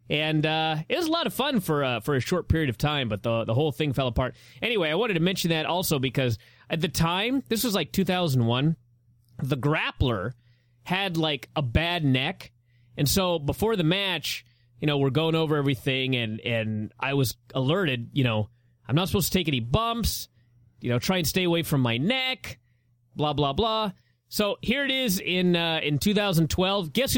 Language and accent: English; Seattle, Washington, United States; UFC on Fox taking place from my hometown of Seattle next week